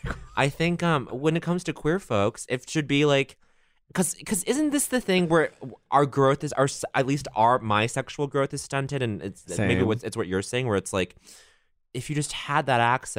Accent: Montreal, Quebec, Canada; You're Toronto, I'm Montreal, right?

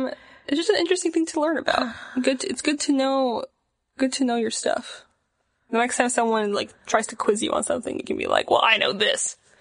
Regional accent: Syria; I'm from Syria

